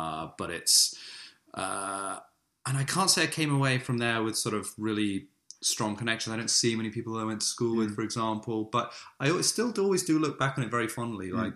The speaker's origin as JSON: {"language": "English", "town": "Acton", "region": "London", "country": "United Kingdom", "tie": "born or raised there", "said": "Indeed, it was for me because I grew up in London. I was here till I was like 12, 13, something like that."}